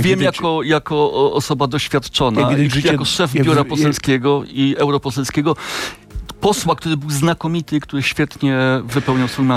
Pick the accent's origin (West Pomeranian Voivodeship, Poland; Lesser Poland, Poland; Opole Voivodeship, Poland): Lesser Poland, Poland; Kraków; z Krakowa